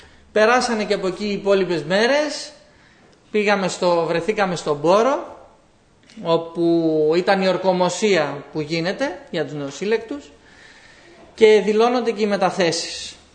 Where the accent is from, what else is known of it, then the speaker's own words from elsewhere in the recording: Kavala, Eastern Macedonia and Thrace, Greece; επάνω στην πατρίδα μου, στην Καβάλα, πώς θα μείνω εκεί